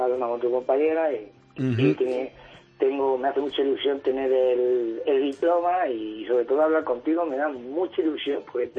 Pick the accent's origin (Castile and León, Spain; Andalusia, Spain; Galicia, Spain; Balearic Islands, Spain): Castile and León, Spain; Cebreros; yo soy de Cebreros